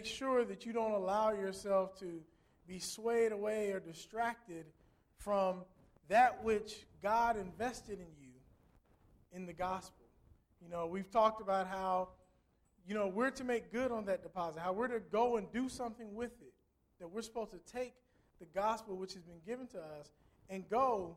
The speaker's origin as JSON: {"language": "English", "region": "Midwest", "country": "United States", "said": "We call it pop. I'm from the Midwest, okay? They call it pop in Ohio."}